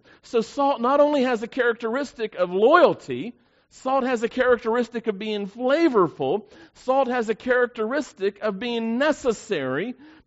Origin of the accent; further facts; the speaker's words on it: the South, United States; Now, I grew up in the South.